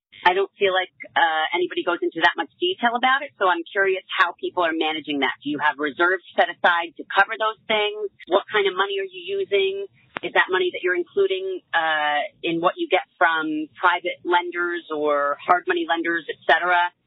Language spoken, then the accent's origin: English; New Jersey, United States; I'm from Essex County, New Jersey.